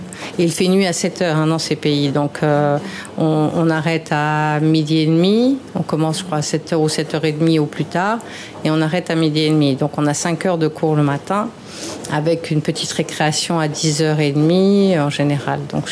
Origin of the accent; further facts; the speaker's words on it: Gabon; j'ai passé toute mon enfance au Gabon. Puisque mon père était fonctionnaire et après l'Indochine, nous sommes allés vivre au Gabon.